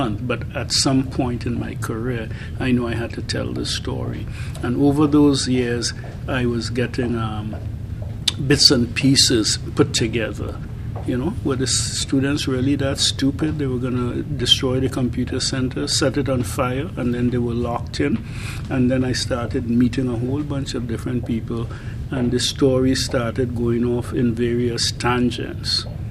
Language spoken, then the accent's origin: English; Trinidad & Tobago; he would always try to get me involved because he knew I was from Trinidad.